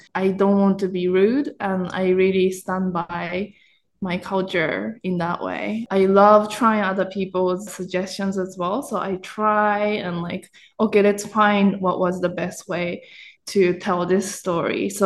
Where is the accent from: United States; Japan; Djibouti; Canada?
Japan; English is a second language; they were looking for someone who have genuine understanding of Japanese culture growing up in Japan, but also who can edit more Western style